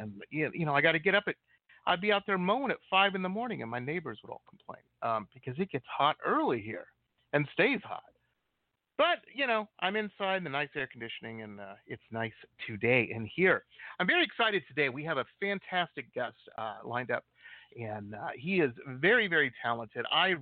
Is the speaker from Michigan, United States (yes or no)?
yes; Detroit, Michigan, United States; I grew up outside of Detroit.